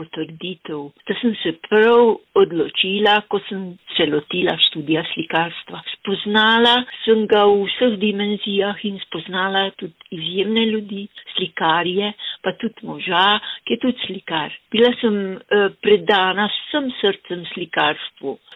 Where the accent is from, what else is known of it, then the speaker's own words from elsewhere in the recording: Bloke, Littoral–Inner Carniola, Slovenia; born there; ki je povezovala istrski kolorit s mojim rojstnim krajem, Blokami, ki je hladen.